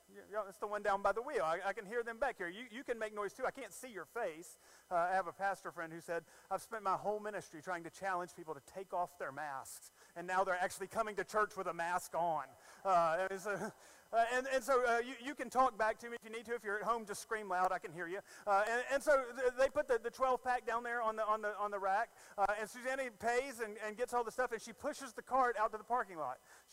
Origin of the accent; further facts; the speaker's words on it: Alabama, United States; I'm from Alabama. That's what you call that. Some people call that a shopping cart. I call it a buggy.